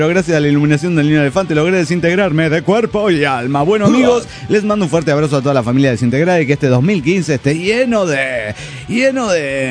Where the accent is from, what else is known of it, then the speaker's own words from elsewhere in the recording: Zapopan, Jalisco, Mexico; de Zapopan, Jalisco, México.